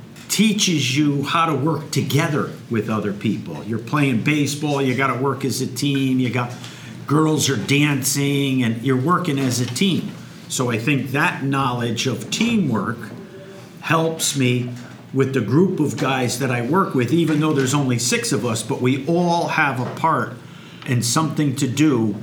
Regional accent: West Haven, Connecticut, United States; I'm originally from West Haven, and we relocated to Wallingford 18 years ago.

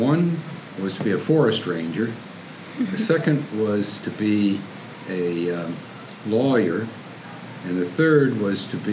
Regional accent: Wallingford, United States; also born or lived in Pennsylvania; I grew up first in Pennsylvania, and then I was 6 or 7, and my family moved to Wallingford. And then I have lived in Wallingford ever since.

